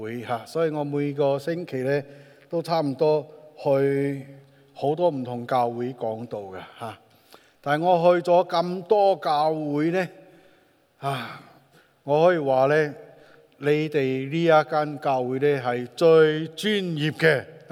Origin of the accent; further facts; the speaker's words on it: Singapore; Cantonese is a second language; 咁我不是香港人来的，我是新加坡人， … 。咁我尽力用广东话讲下。